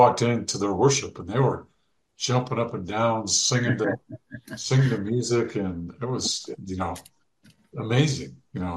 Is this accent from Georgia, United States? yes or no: no; California, United States; I'm like, I came from California.